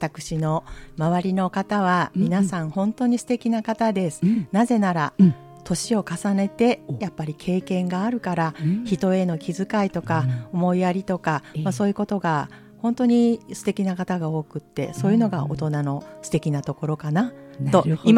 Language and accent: Japanese; Kyoto, Japan; 私京都人だからほんまかなと思いながら